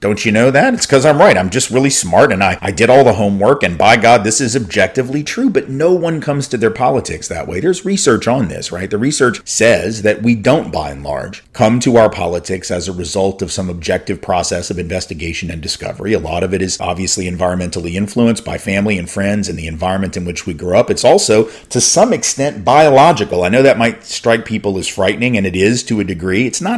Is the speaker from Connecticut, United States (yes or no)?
no; Nashville, Tennessee, United States; childhood education program at a historically black college on the other side of town from where I grew up in Nashville.